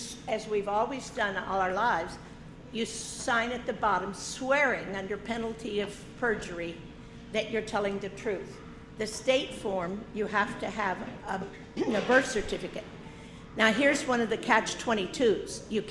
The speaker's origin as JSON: {"language": "English", "region": "Texas", "country": "United States", "tie": "born there", "lives_now": "Wichita, United States", "said": "I was born in Texas, and I know to get a copy of a birth certificate is $76."}